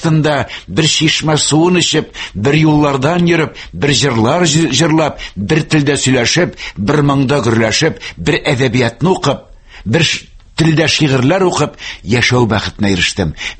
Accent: Karkaly, Bashkortostan, Russia; Мияк районыннан бу минем район бит инде кайсы авылдан ул әйтә Ишле мин бит инде Кәркәле авылыннан Кәркәле белән Бәләк Кәркәле белән Ишле арасы бары тик 7 чакрым гына

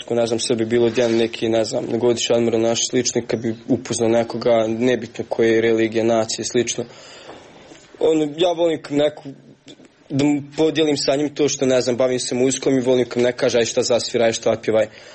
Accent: Bosnia & Herzegovina; Ja se predstavljam kao Bosanac i Hercegovac. Ne dijelim nikakve nacije, vjere.

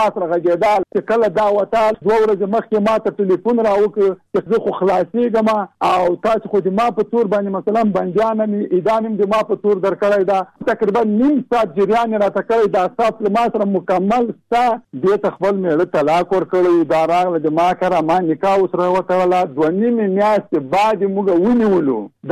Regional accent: Jalalabad, Nangarhar, Afghanistan; زه د جلال آباد.

